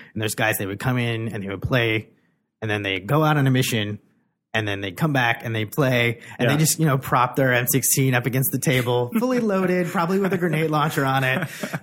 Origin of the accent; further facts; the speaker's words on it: Chicago, Illinois, United States; So I'm from Chicago and I fly back there.